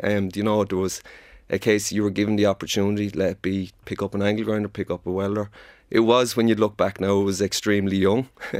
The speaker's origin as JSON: {"language": "English", "town": "Arklow", "region": "Leinster", "country": "Ireland", "tie": "born or raised there", "said": "So, grew up on the Beach Road in Arklow in County Wicklow."}